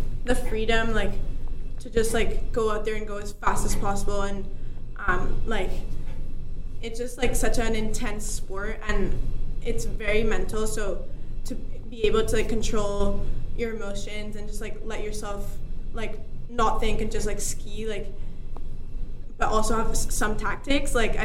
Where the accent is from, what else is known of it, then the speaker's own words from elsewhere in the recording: Spain; moved away; also born or lived in Canada; Yeah, so basically I was born in Spain, and I grew up there